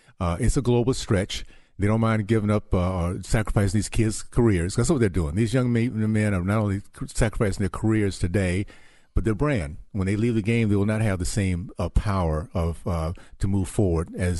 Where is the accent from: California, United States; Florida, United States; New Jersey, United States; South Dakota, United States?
Florida, United States; Tallahassee; And my story is I grew up in the Deep South, Tallahassee segregated community, KKK and Jim Crow